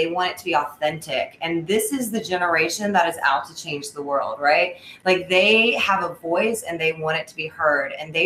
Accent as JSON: {"language": "English", "town": "Hickory", "region": "North Carolina", "country": "United States", "tie": "born or raised there", "said": "I'm from, well, born and raised in Hickory, North Carolina. You got to say it with the twang if you're going to get it right."}